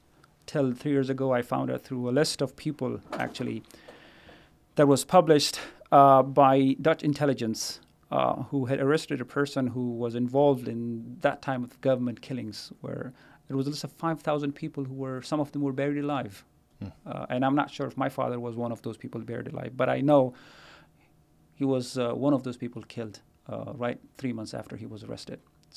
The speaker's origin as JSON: {"language": "English", "country": "Pakistan", "tie": "born or raised there", "also_born_or_lived": "Afghanistan", "said": "Then growing up in Pakistan and went to school there, graduated from high school in 1997"}